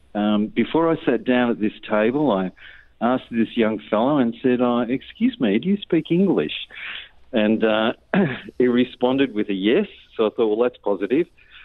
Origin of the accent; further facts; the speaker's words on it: Geelong, Victoria, Australia; I come from Geelong.